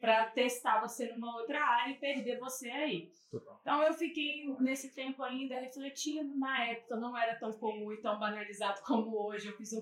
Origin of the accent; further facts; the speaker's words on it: Guarapari, Espírito Santo, Brazil; also born or lived in Vitória; Eu morava na capital, em Vitória, apesar de ser de Guarapari.